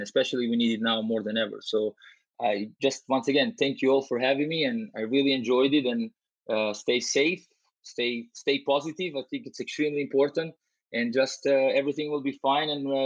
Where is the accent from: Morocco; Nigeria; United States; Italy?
Italy; also born or lived in Albania; Well, I was born in Albania originally, but I did grow up in Italy because I lived there for 11 years.